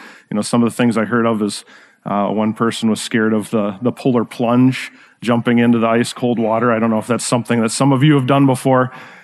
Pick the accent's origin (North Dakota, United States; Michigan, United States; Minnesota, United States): Minnesota, United States; Rochester; So for me, I grew up actually in Rochester, Minnesota, and it was always fun coming up to the big city to kind of do things